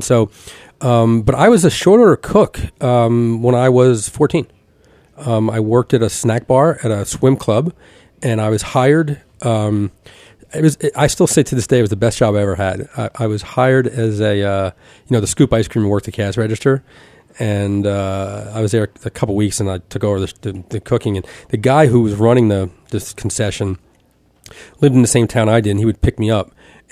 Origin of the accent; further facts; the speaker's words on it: Elizabeth, New Jersey, United States; I grew up in Elizabeth, and a restaurant called Evelyn's Seafood Restaurant.